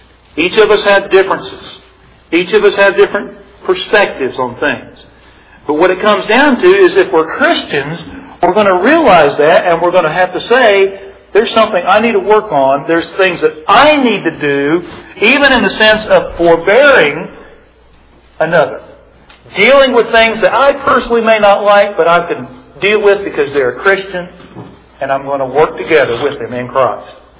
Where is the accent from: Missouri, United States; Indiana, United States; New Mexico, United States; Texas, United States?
Texas, United States; Well, I'm from Texas. Some are from different areas.